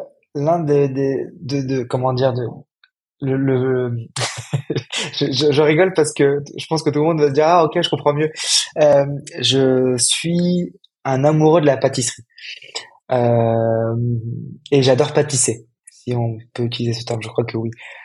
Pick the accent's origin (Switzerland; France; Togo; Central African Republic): France; Lyon, Auvergne-Rhône-Alpes; je suis lyonnais, je suis originaire de Lyon